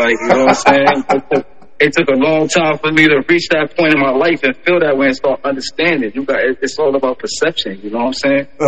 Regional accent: Brooklyn, New York, United States; Like, you're going to know I'm from Brooklyn

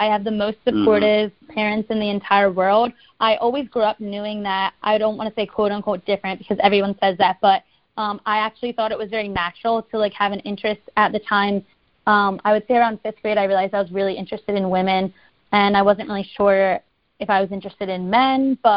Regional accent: Philadelphia, Pennsylvania, United States; Philadelphia, outside of Philadelphia, Pennsylvania.

